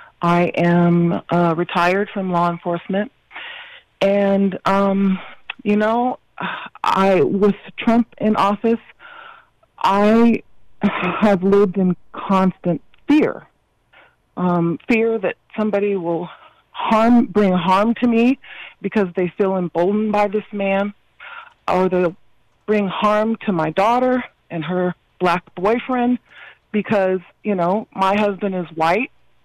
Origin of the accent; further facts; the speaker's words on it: California, United States; I'm a Californian.